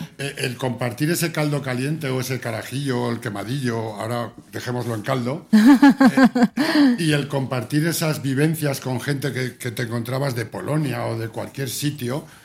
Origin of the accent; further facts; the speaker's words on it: Spain; pero es que en España, que somos la California de Europa de alguna manera